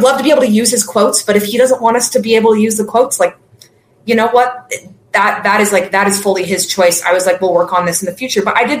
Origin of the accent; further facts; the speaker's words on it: Kansas, United States; I grew up in Kansas as a person who has lived in the Midwest for most of my life as a Christian myself.